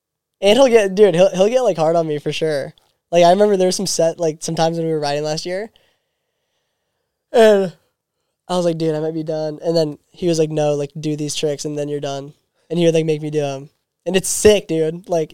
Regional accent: Australia; I'm an Australian

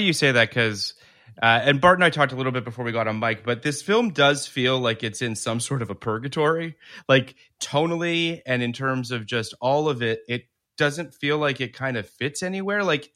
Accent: Toronto, Ontario, Canada; I grew up in Toronto.

